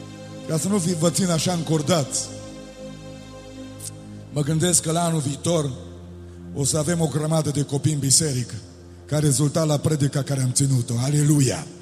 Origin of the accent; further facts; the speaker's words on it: Romania; Sunt mândru că sunt român.